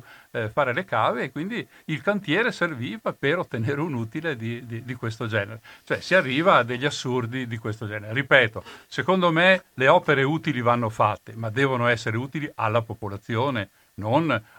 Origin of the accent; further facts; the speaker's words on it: Trentino-Alto Adige, Italy; born there; Io sono nato in Valsugana